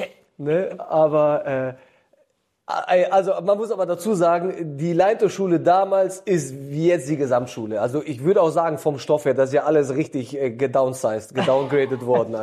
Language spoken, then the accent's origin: German; Nienburg, Lower Saxony, Germany; ich bin 39 Jahre alt, ich komme aus Nienburg